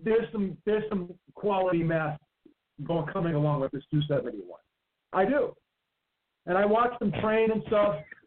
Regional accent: Massachusetts, United States; accent: Boston; unveil. It's my accent. It's my Boston.

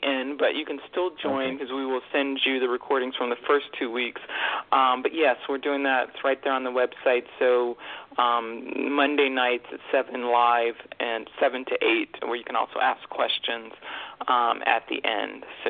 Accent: Alabama, United States; You know, I grew up in Alabama. I've got those southern roots.

